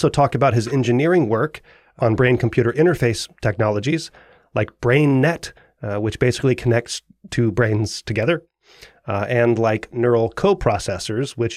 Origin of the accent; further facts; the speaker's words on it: Texas, United States; I grew up in Texas, so I was curious about that aspect of your development